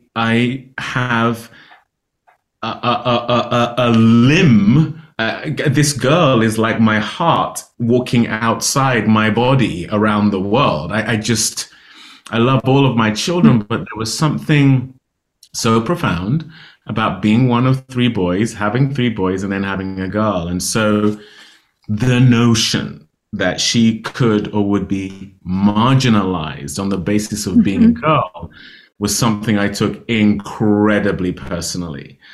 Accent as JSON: {"language": "English", "country": "Nigeria", "said": "obviously as a Nigerian, but also as a father to a girl"}